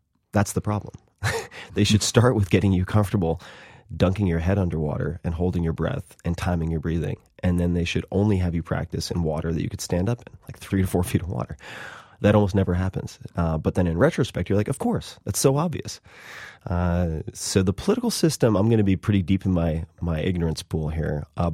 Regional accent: New York, United States; born or raised there

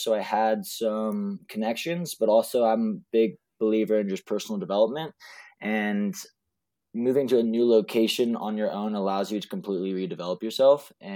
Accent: Boulder, Colorado, United States; Well, I grew up in Boulder, and so some of my high school coaches, we would just do easy runs around some of the trails there.

